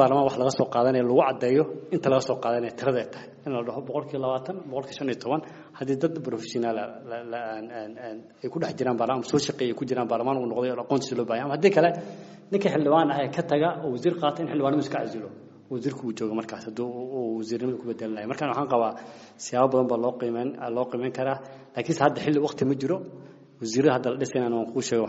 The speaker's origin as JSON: {"language": "Somali", "town": "Kismayo", "region": "Jubaland", "country": "Somalia", "said": "Jubaland waxaan ka soo jeedaa Kismaayo"}